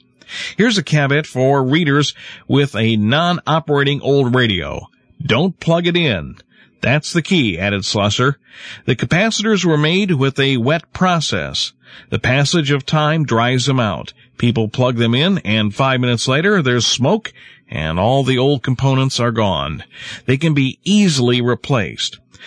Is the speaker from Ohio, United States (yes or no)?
yes; Lima, Ohio, United States; it's not often that I have a chance to read an article out of my hometown newspaper that pertains to something the DX Audio Service members might enjoy. But this article was in the reminiscing section of the Lima News newspaper